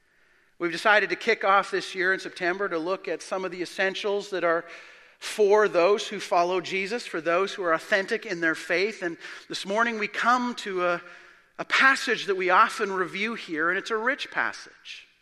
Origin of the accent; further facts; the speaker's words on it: Alberta, Canada; I'm from Alberta, so